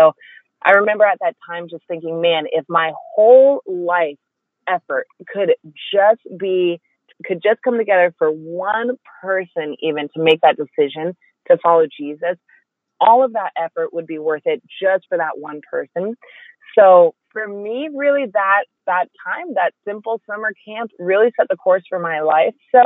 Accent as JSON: {"language": "English", "region": "Virginia", "country": "United States", "tie": "born or raised there", "said": "You know, I grew up in Virginia where everyone's at least been exposed to the gospel"}